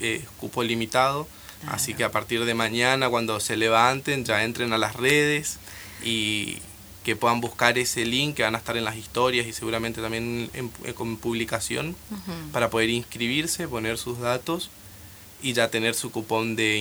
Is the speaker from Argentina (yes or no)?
yes; Posadas, Misiones, Argentina; Yo soy de Posadas Misiones.